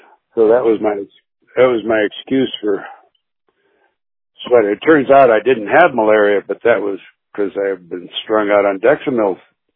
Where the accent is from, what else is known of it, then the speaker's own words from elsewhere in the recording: Connecticut, United States; I wanted to get back to Connecticut, where I had most of my friends. You know, I grew up in Connecticut and all that.